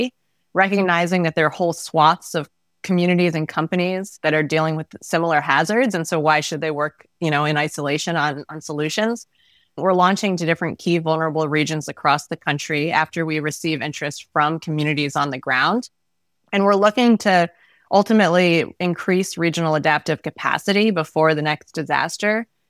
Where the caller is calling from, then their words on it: New Paltz, New York, United States; I'm calling from New Paltz, New York.